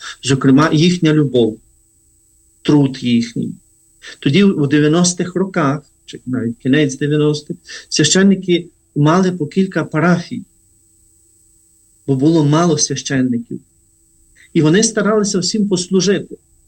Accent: Zarvanytsia, Ternopil Oblast, Ukraine; Ми родиною виросли в Зарваниці.

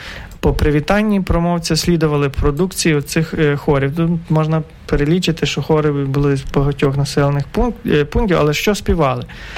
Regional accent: Galicia, Ukraine; І тоді вже ми, галичани, бачили цю загрозу зі Сходою

